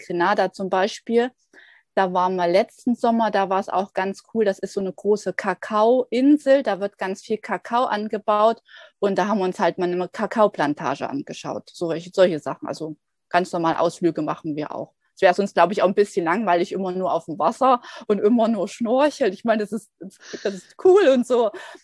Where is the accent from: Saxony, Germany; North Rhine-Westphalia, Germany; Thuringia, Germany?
Thuringia, Germany; Erfurt; now in Guadeloupe; ursprünglich komme ich aus Erfurt, also aus Thüringen, also beziehungsweise aus der Nähe aus Erfurt. Und jetzt gerade bin ich auf Guadeloupe, das ist in der Karibik, und lebe hier mit meinem Mann auf unserem Segelboot.